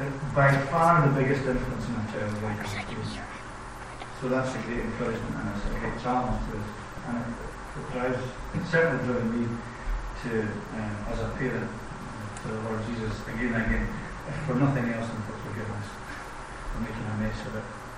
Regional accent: Armagh, Northern Ireland, United Kingdom; So I grew up in Armagh, and then I left Armagh just for a few years to study and work. And then I became a minister, so I'm back in Armagh. So I've lived for a long time in Armagh.

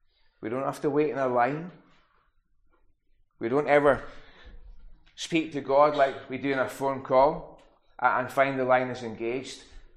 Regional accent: Lewes, South East England, United Kingdom; It was in Lewis, yeah.

